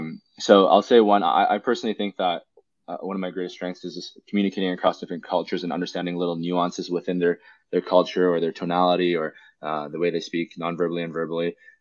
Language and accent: English; Canada; like we met, like we grew up in Canada.